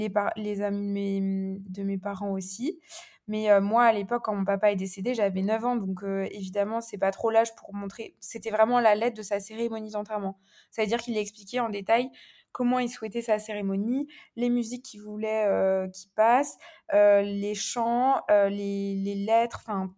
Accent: Strasbourg, Grand Est, France; also born or lived in Bordeaux / Paris / Brussels; j'ai 24 ans, je suis originaire de Strasbourg. Très brièvement, j'ai fait mes études entre Bordeaux, Paris et Bruxelles. Et depuis septembre dernier, je suis rentrée dans ma ville natale à Strasbourg

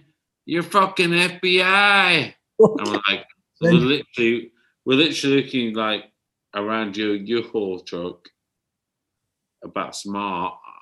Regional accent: United Kingdom; As the British people we are, we're like, absolutely not.

